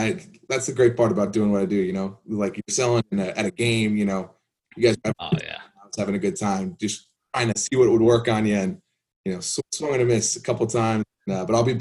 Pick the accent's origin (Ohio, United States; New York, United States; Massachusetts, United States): Massachusetts, United States; Springfield; I'm from Western Massachusetts. It's the Springfield area, kind of the cow country that everybody forgets about.